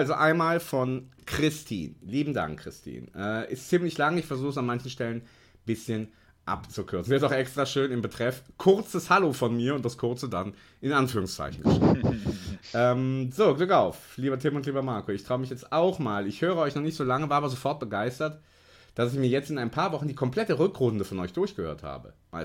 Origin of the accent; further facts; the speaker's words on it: North Rhine-Westphalia, Germany; Ich komme aus der Nähe von Paderborn